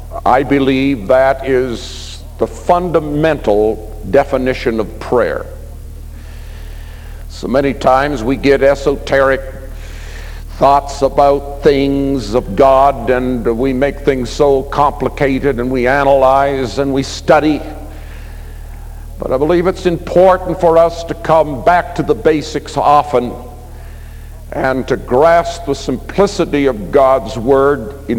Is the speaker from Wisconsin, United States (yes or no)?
no; Maine, United States; also born or lived in Halifax, Canada; I was born in Canada, Halifax, Nova Scotia, Canada. It makes me a Haligonian. And I was raised in Maine, where they grow tall pine trees but short crab trees.